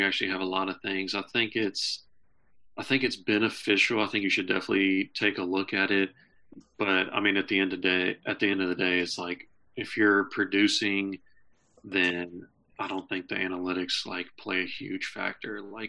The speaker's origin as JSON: {"language": "English", "town": "Lexington", "region": "Kentucky", "country": "United States", "said": "Plus, I'm from Lexington, Kentucky, so that's about 3 hours from here."}